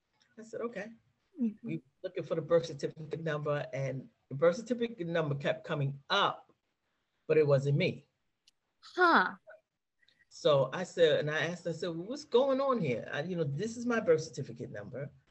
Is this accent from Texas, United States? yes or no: no; Manhattan, New York, United States; born there; because I was born in Manhattan, but my mom and her family lived in Brooklyn.